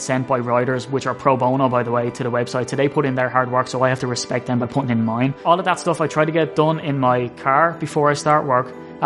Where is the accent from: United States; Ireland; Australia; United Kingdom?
Ireland; So as an Irishman, I expected them to do me the same favor.